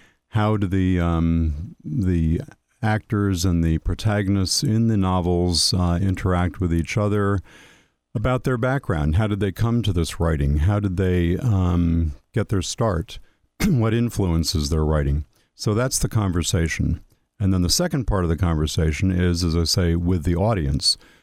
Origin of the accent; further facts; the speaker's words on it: Port Jervis, New York, United States; I actually did a show here when I was a Cub Scout because I grew up in Port Jervis.